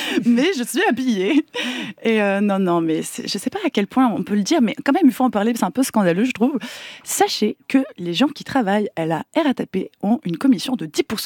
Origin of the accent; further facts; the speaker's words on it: France; accent: French; pardon pour mon accent franchouillard.